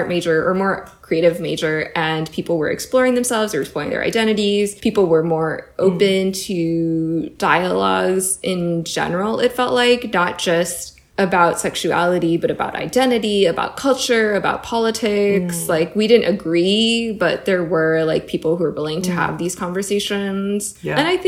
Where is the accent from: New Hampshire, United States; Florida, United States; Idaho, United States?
Florida, United States; I grew up in Florida and I went to public school there.